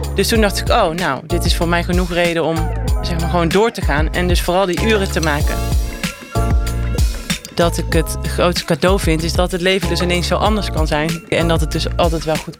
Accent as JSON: {"language": "Dutch", "town": "Eindhoven", "region": "North Brabant", "country": "Netherlands", "tie": "born there", "lives_now": "Amsterdam, Netherlands", "said": "ik ben dus geboren in Brabant, in Eindhoven. Ik woon al 20 jaar in Amsterdam."}